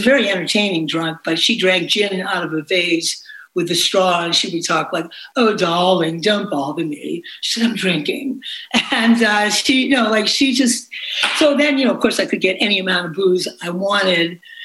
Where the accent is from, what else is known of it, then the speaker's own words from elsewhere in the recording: Newton, Massachusetts, United States; I grew up outside of Boston in a place called Newton, Massachusetts